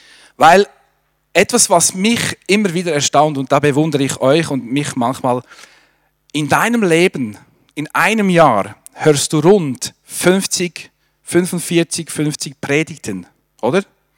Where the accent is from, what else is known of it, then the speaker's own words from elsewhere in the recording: Bern, Switzerland; Also als Berner schnell predigen.